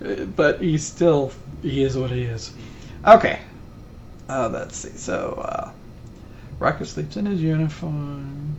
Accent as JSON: {"language": "English", "region": "Alaska", "country": "United States", "said": "Well, I'm from Alaska, so..."}